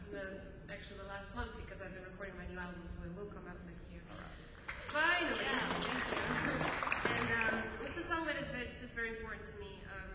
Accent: Guatemala; especially because I come from Guatemala

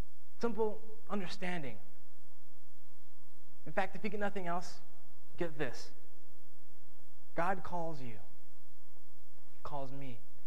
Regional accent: Ohio, United States; now in Pennsylvania, United States; Or, I'm sorry, I'm in Pennsylvania now. I'm from Ohio.

